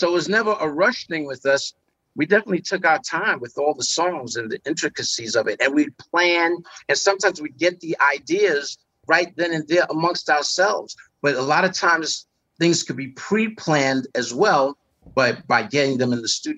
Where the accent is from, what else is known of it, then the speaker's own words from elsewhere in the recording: Brooklyn, New York, United States; we had the soul of hip hop anyway, growing up in Brooklyn and performing it in Harlem and in the Bronx.